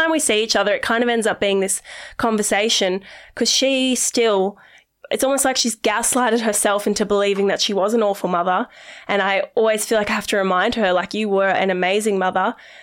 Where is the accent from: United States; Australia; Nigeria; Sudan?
Australia; Coffs Harbour, New South Wales; I was born in Coffs Harbour. I lived there till I was six with my mum and dad and my two brothers.